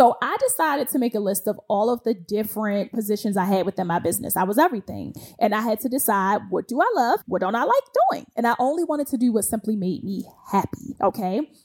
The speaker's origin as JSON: {"language": "English", "town": "Baltimore", "region": "Maryland", "country": "United States", "said": "I'm from Baltimore, as a lot of you guys know."}